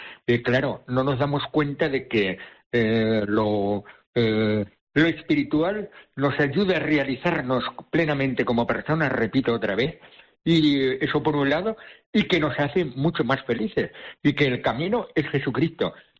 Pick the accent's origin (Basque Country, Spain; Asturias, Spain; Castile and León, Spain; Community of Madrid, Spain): Castile and León, Spain; moved away as an adult; now in Canary Islands, Spain; los 50 años los he pasado aquí en Canarias, ¿eh? Porque yo soy de Salamanca, concretamente de la diócesis de Ciudad Rodrigo, no de Ciudad Rodrigo, de un pueblo por allí muy, muy perdido, de la España profunda y vaciada.